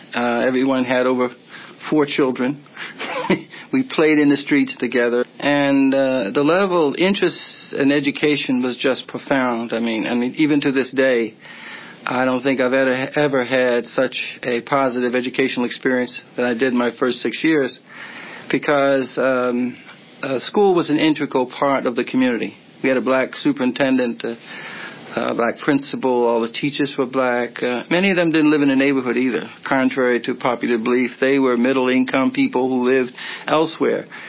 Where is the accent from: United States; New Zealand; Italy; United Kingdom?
United States; Philadelphia, Pennsylvania; I grew up in South Philadelphia. We didn't realize it was segregated. All we knew is that our neighborhood was all Black